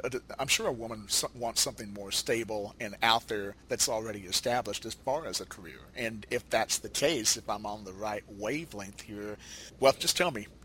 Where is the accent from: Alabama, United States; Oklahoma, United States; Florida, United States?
Alabama, United States; Huntsville; the ABC affiliate in my hometown of Huntsville, Alabama.